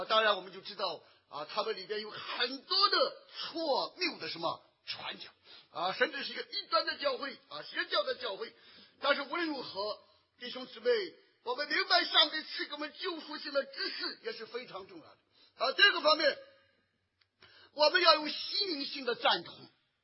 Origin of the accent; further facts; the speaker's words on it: China; 因为我们中国人求爷爷告奶奶，然后最后要求贤什么拜佛。